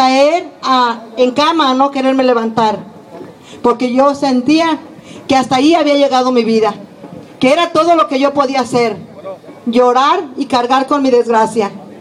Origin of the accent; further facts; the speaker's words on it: Pajacuarán, Michoacán, Mexico; yo soy una madre de familia, vengo de Michoacán, vengo de Pajacuarán, Michoacán, y tengo 4 hijos desaparecidos